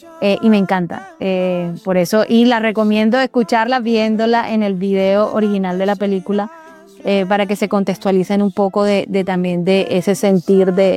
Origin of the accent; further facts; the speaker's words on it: Cartagena, Bolívar, Colombia; now in Barranquilla, Colombia; soy cartagenera viviendo en Barranquilla hace 13 años